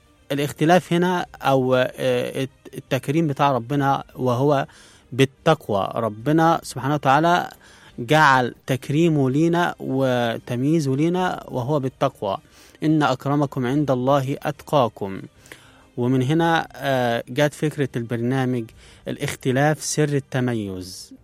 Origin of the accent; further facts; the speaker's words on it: Upper Egypt, Egypt; now in Cairo, Egypt; 31 سنة، حاليا من سكان القاهرة، ولكن أنا مولود في الصعيد وتربيت في الصعيد